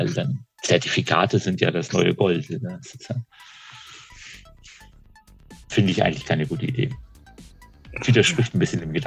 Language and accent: German; North Rhine-Westphalia, Germany; born there; Ich bin im Siegerland geboren, kann man mal googeln. Das ist ein ganz kleiner Teil von Nordrhein-Westfalen.